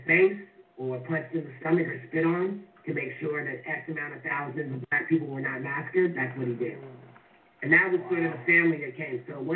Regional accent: California, United States; I'm one generation out of the South. I grew up in the Bay Area.

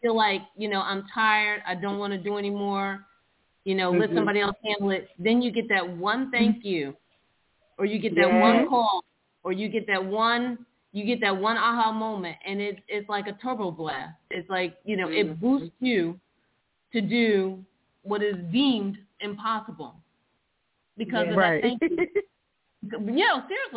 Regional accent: Parsippany, New Jersey, United States; me growing up in Parsippany, New Jersey.

